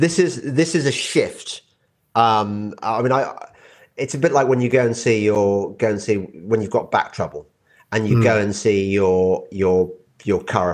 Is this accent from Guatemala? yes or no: no; West Midlands, United Kingdom; I come from the Midlands. My dad is Birmingham, my mother's Black Country.